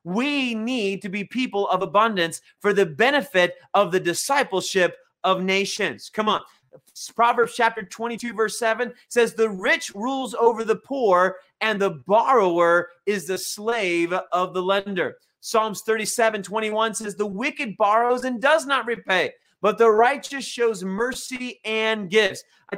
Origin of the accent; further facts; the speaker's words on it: United States; I'm an American. This is the way our financial system runs.